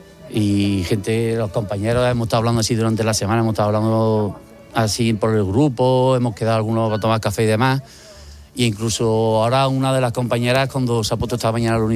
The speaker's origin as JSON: {"language": "Spanish", "town": "Bailén", "region": "Andalusia", "country": "Spain", "said": "yo soy, te he dicho que yo soy de Bailén"}